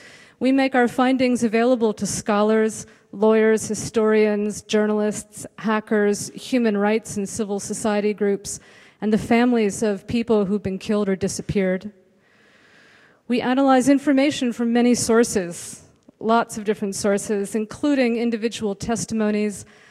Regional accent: San Francisco, California, United States; I'm from San Francisco.

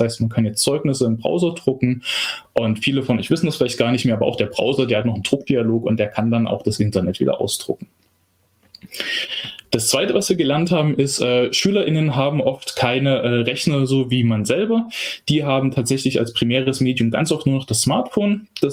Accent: Leipzig, Saxony, Germany; ich komme aus Leipzig, da wo die meisten von euch, glaube ich, jetzt am liebsten auch wären

